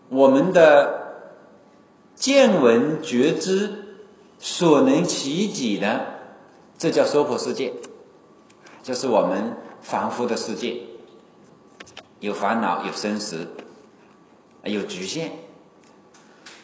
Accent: China; 是这个无间地狱，我们中国人讲的叫十八层地狱。

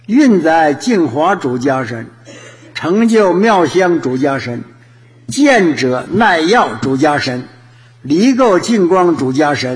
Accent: Shenyang, Liaoning, China; 我小时候在沈阳，现在的沈阳，到药店看，他那玻璃瓶装着，那时候就这么大一点的一个小三参，还没有成人形的

